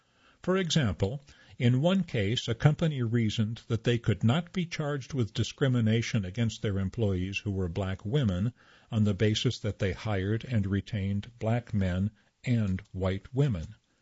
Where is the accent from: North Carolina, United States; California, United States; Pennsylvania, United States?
North Carolina, United States; Wilmington; I grew up in Wilmington and never had heard of the Wilmington Massacre until there were a series of commemorations in 1998.